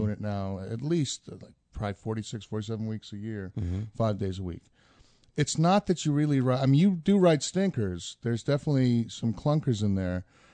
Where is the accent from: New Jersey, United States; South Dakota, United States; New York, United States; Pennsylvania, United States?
New Jersey, United States; And of course, growing up in Jersey, there's so much